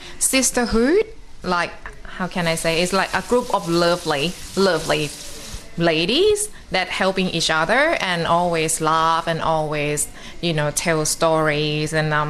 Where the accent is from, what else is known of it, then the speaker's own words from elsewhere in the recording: Thailand; English is a second language; moved away as an adult; now in Australia; I'm from Thailand. I live here 5 years. Yes, and when I first moved here, my accent and my English wasn't this good.